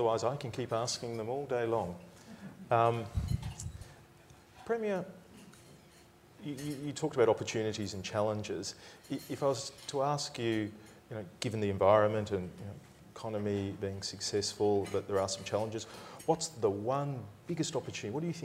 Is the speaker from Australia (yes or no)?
yes; Australia; I met a Canadian couple, and I said I was from Australia